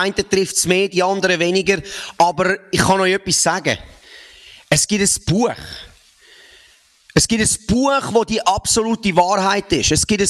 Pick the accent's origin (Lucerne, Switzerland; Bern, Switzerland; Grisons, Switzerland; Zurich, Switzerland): Zurich, Switzerland; Mettmenstetten; Ich bin aus Mettmerstetten im schönen Säuliamt